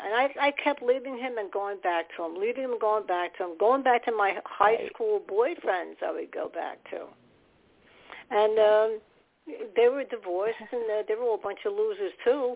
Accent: New York, United States; born there; I was born in New York, so we'd go over there.

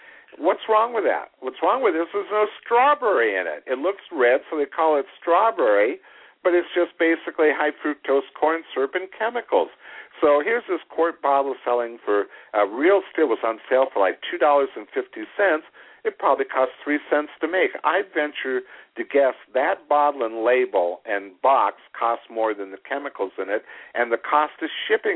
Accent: Los Angeles, California, United States; I grew up in Los Angeles, and the third McDonald's was in my neighborhood in the early 50s.

